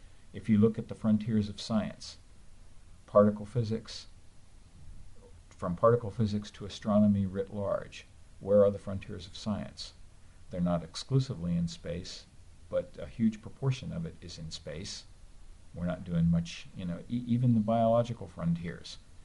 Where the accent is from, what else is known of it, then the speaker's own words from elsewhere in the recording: United States; Well, I certainly see it that way because I am an American.